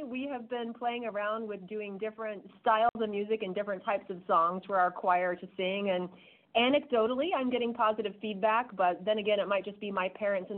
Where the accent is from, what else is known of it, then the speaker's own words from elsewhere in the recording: Kentucky, United States; And I knew that I wanted to do something that had to do with growing up in Kentucky and something that had to do with my personal journey through, faith and music as a child.